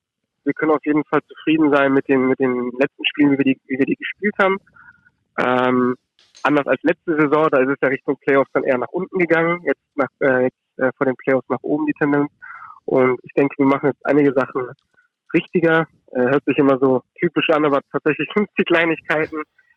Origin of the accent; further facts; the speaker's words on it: Düsseldorf, North Rhine-Westphalia, Germany; als Düsseldorfer